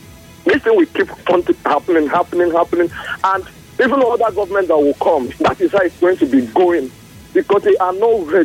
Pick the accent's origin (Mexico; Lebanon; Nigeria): Nigeria; And now for me now as a Nigerian, I don't think I will even come out to say I want to vote.